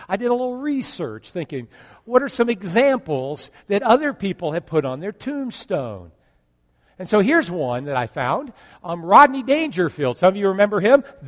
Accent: California, United States; I was born and raised in California 15 and a half years. I just passed that. Born and raised out there.

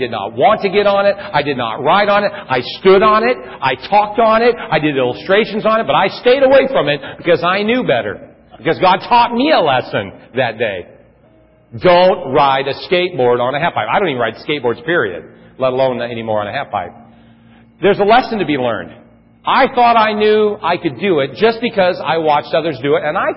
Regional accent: California, United States; growing up in California, I had a skateboard as a kid.

